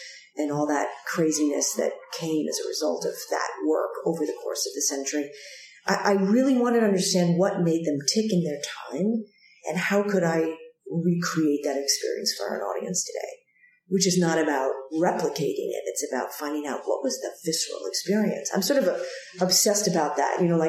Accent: New York City, New York, United States; I grew up in New York City.

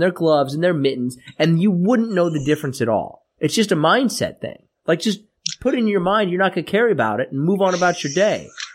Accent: Sweden; I'm from Sweden.

